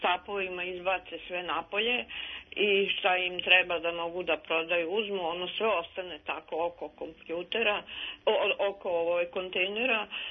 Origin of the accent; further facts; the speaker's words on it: Novi Sad, Vojvodina, Serbia; sam rođena u Novom Sadu, da tu živim tolke godine